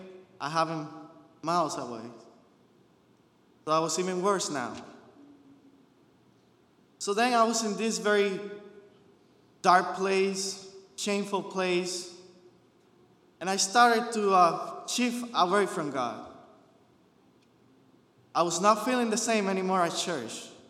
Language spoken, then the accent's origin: English; Puerto Rico; I was born in Puerto Rico and raised in Puerto Rico, I always knew church. I always knew God. I always knew places like these. Always being active in church all my life.